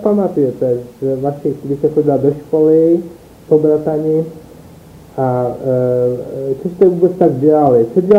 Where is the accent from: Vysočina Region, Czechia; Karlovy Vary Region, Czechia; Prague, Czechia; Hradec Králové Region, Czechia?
Vysočina Region, Czechia; Pelhřimov; Já jsem z Plzimova, u Plzimova je poutní místo, který se jmenuje Křemeštík.